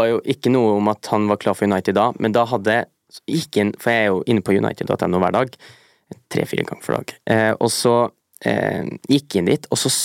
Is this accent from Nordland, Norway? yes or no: yes; Trofors, Nordland, Norway; den plassen vi kommer fra Trofors, litt sør for Mosjøen, for de som lurer på.